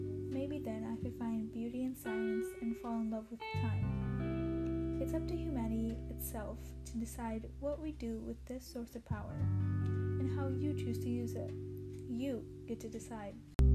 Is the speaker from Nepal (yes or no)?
yes; Nepal; I was born in Nepal, that one small country in between India and China. And unlike my grandma, I lived in the city.